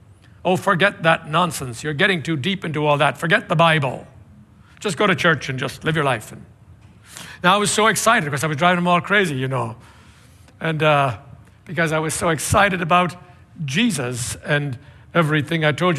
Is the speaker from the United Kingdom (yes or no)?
no; Tipperary, Munster, Ireland; When I first became a Christian in my hometown of Tipperary in Ireland, there was only one or two priests there that I could talk to.